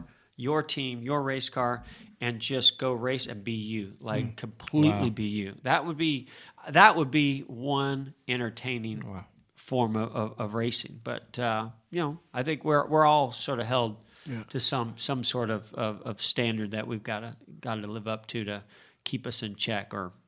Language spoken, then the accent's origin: English; California, United States; Was it because I was from California?